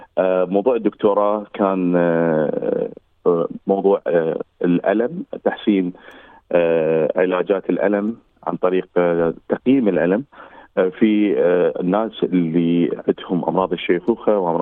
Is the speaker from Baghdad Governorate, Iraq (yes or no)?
yes; Baghdad, Baghdad Governorate, Iraq; moved away as an adult; also born or lived in Jordan; now in Perth, Australia; جئت أنا من العراق، وصلت كلاجئ بسبب الظروف اللي كان يمر بها البلد في تلك الأثناء. أنا كنت طالب في كلية الطب الجامعة المستنصرية في بغداد، ناجح من الصف الثاني إلى الصف الثالث، وغادرت العراق